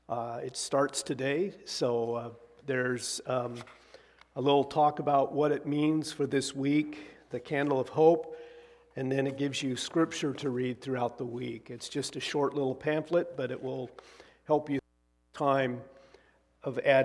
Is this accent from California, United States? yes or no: no; Oregon, United States; it just kind of reminds me of growing up in Eastern Oregon and the snow falling and Christmas coming